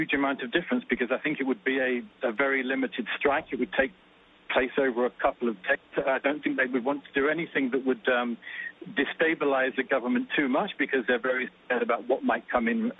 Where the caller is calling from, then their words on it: Jerusalem, Jerusalem District, Israel; I'm talking from Israel, from Jerusalem.